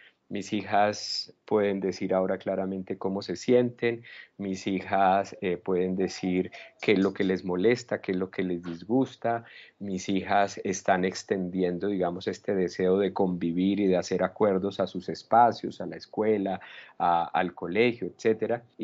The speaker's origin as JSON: {"language": "Spanish", "country": "Colombia", "said": "Una cultura como la colombiana, en donde nos matamos cuando tenemos conflictos"}